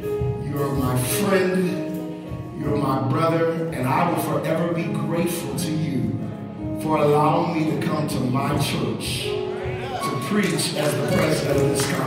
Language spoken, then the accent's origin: English; Baton Rouge, Louisiana, United States; born there; I was born in Baton Rouge, Louisiana, at Our Lady of the Lake Hospital.